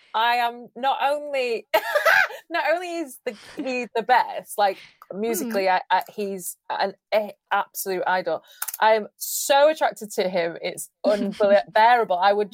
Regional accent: Sheffield, Yorkshire and the Humber, United Kingdom; I've never actually met an … even though I'm from Sheffield.

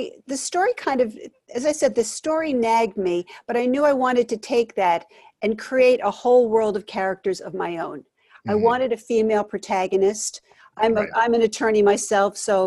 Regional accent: Poughkeepsie, New York, United States; I grew up here in Poughkeepsie, New York, and in 1969, of course, I'm dating myself

